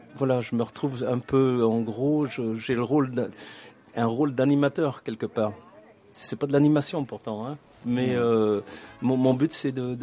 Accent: Penne, Occitanie, France; On est de Midi-Pyrénées, mais nous ne jouons pas beaucoup en Midi-Pyrénées.

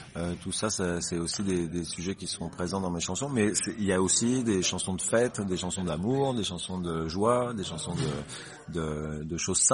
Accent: Paris, Île-de-France, France; J'étais parisien

